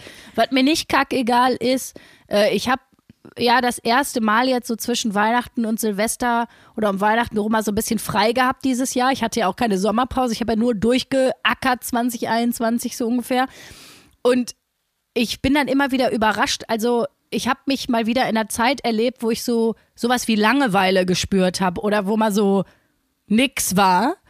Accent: Essen, North Rhine-Westphalia, Germany; ich komme aus dem Pott, ich komme aus Altenessen.

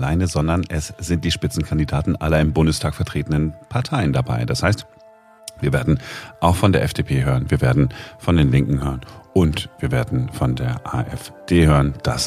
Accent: Berlin, Germany; Naja, man, als Berliner oder so, dann interessieren uns so ein bisschen dafür, ne?

